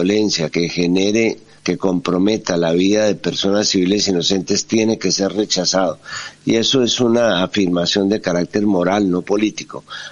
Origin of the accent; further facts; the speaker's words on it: Colombia; se los digo como colombiano que durante 50 años ha vivido y ha sufrido el conflicto